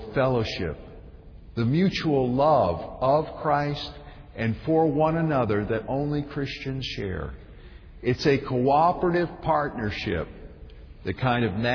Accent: Maine, United States; moved away as an adult; now in Greenville, United States; we relocated from my home state of Maine to Greenville, South Carolina. Rick didn't tell you, but to be born in Maine is to be known as a maniac.

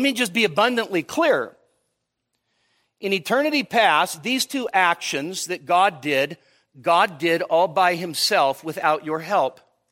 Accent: Marysville, California, United States; born there; I was born in Marysville, California.

